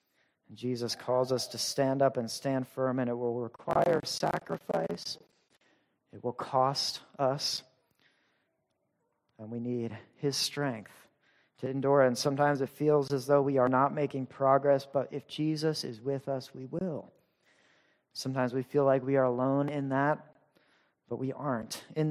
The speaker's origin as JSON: {"language": "English", "region": "Pennsylvania", "country": "United States", "tie": "born or raised there", "said": "When I grew up outside Philadelphia, and one thing people do out there is they go tubing down the Delaware River."}